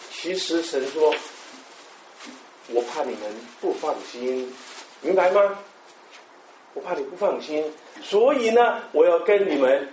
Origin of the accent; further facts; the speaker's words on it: China; 我们中国人很久以前，如果我有个儿子，你有个女儿，我们两个谈得很投契